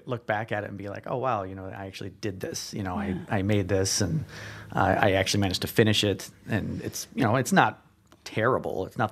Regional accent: Sturgis, South Dakota, United States; also born or lived in Idaho; I'm kind of from all over. I grew up mostly in Sturgis, but I was born in Idaho.

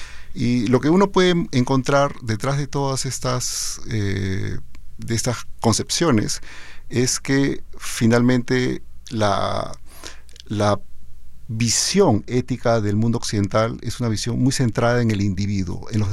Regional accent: Peru; Como peruano, tengo además raíces andinas y raíces amazónicas en mi propia familia.

